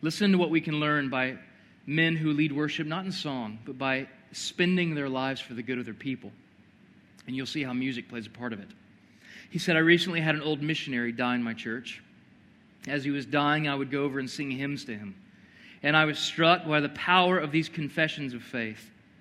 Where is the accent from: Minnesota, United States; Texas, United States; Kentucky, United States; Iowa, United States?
Texas, United States; I'm from Texas, so I don't mean in that way, but you know what I'm saying.